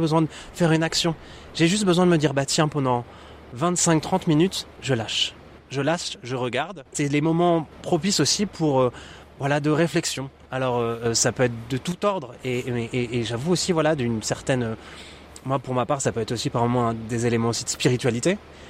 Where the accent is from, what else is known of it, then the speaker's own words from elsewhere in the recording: Normandy, France; je suis normand d'origine, je connais bien aussi le climat de la Normandie, la météo.